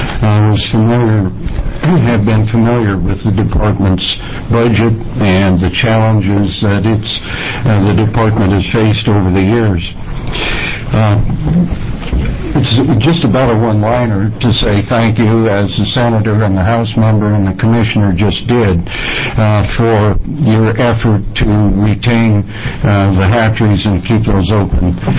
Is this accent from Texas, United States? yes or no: no; Cloverdale, Oregon, United States; from Cloverdale, Oregon, in the south part of Tillamook County.